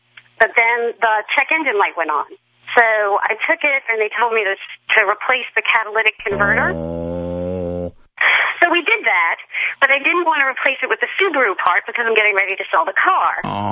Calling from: Alexandria, Virginia, United States; Uh-huh, just outside Washington, D.C.

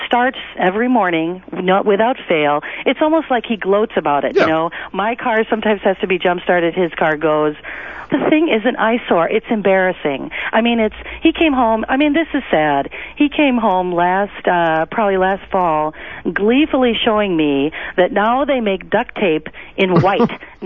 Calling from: Grand Forks, North Dakota, United States; from Grand Forks, North Dakota.

